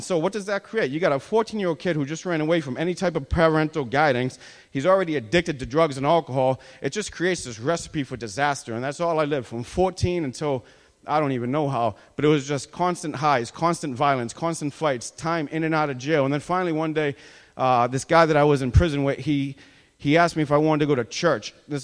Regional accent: Lynn, Massachusetts, United States; I'm 39 years old. I'm from Lynn, Massachusetts.

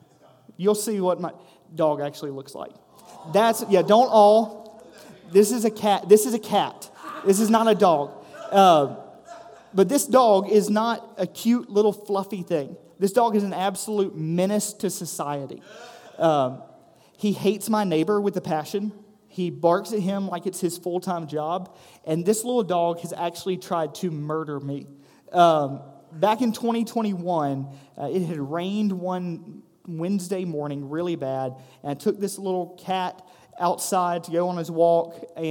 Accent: Stoneville, North Carolina, United States; I grew up in Rockingham County, grew up in Stoneville

